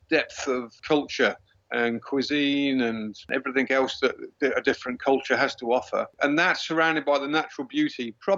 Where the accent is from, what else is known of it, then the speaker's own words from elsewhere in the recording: Stratford-upon-Avon, West Midlands, United Kingdom; moved away as an adult; now in Malaysia; I can speak Malay, but yeah, I'm originally from England, from a small town called Stratford-upon-Avon, which is famous for Shakespeare. I've been in Sabah now for 18 years. I originally came here for 3 years, 23, 24 years ago.